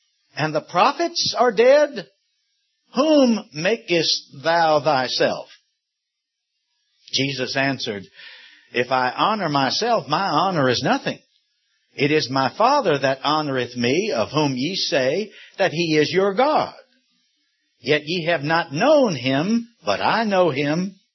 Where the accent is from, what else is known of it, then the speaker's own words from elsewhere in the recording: Richmond, Virginia, United States; I trusted Christ, as you've heard me say on a number of occasions, the latter part of 1954 in my hometown of Richmond, Virginia.